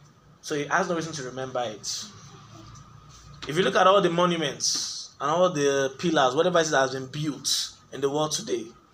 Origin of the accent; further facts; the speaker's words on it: Nigeria; I'm Nigerian.